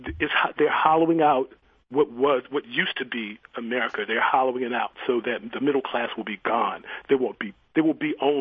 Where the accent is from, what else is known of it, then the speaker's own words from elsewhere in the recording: Baltimore, Maryland, United States; I grew up in Baltimore, and in the 60s and 70s, we had a mayor named Schaefer